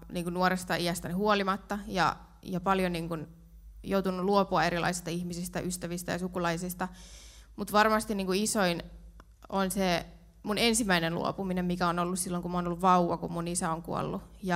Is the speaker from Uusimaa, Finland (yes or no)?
no; Lapua, South Ostrobothnia, Finland; mä olin itse Lapualta kotoisin, niin silloin kun olin yläasteella